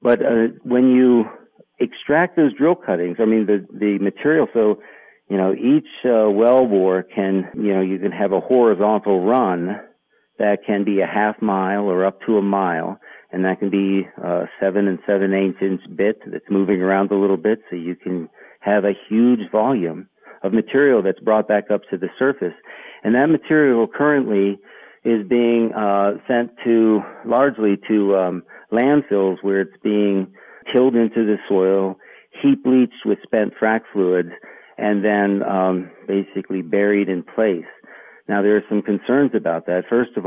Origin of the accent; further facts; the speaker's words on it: Steubenville, Ohio, United States; I grew up in the Ohio Valley. I mean, I was born in Steubenville, Ohio, and I think for 2 of the 5 years that I lived there in my short life